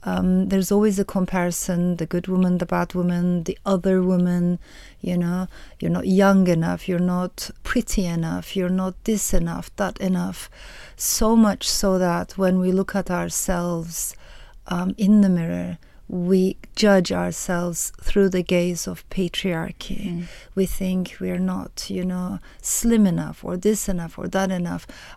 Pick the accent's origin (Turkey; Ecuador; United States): Turkey; also born or lived in France; I've always felt like the other growing up in Turkey, partly because of my own life circumstances, but also, of course, partly because of who I am and the system that I found myself in. I was born in France.